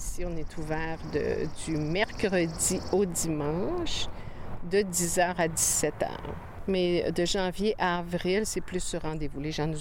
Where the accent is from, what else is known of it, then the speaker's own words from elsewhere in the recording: Quebec City, Quebec, Canada; même si j'ai été élevée à Québec, dans la ville de Québec